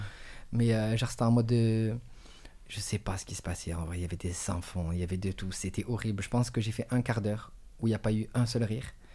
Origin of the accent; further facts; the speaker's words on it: Marseille, Provence-Alpes-Côte d'Azur, France; Marseille c'est chez moi, Marseille c'est chez moi